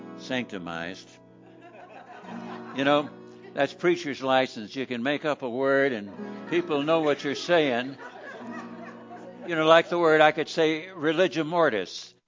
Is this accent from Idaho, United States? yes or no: yes; Idaho, United States; We hail from Idaho, but I wrote this in Big Sky Country in Montana.